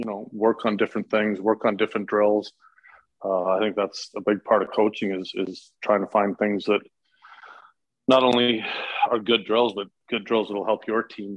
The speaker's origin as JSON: {"language": "English", "town": "Calgary", "region": "Alberta", "country": "Canada", "tie": "born or raised there", "said": "when I grew up in Calcigar, I lived kind of outside of town."}